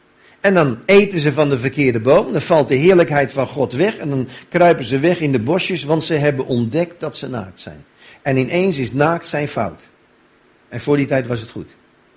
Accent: Diemen, North Holland, Netherlands; Ja, ik kom uit Diemen bij Amsterdam.

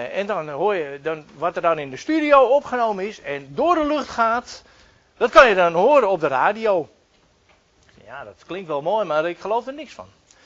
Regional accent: Texel, North Holland, Netherlands; En zoals jullie weten, wij komen van Texel.

